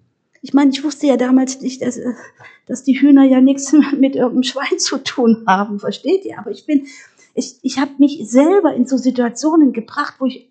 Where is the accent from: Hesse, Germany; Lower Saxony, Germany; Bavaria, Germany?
Hesse, Germany; Korbach; born there; Ich bin in Korbach geboren, dann bin ich mit 17 aus dem Haus, dann habe ich meine Eltern besucht